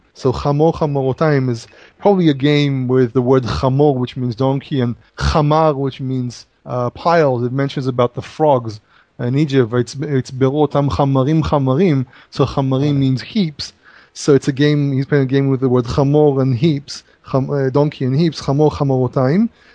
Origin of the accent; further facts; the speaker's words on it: Northern District, Israel; when I was growing up in the Galilee, or even in Samaria when I was living in there.